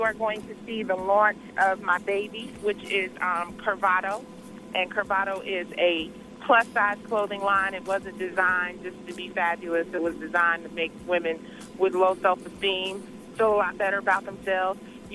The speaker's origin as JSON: {"language": "English", "town": "Detroit", "region": "Michigan", "country": "United States", "said": "from Detroit"}